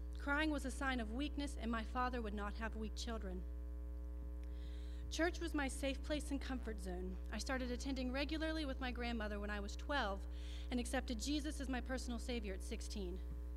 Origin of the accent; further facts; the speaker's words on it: Gladesville, West Virginia, United States; also born or lived in North Carolina; I was born in North Carolina but raised in Gladesville, West Virginia.